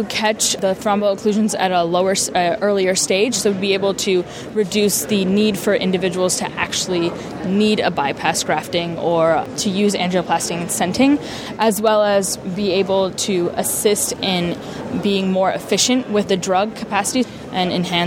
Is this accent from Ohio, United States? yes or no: yes; Cleveland, Ohio, United States; I'm from Cleveland, Ohio.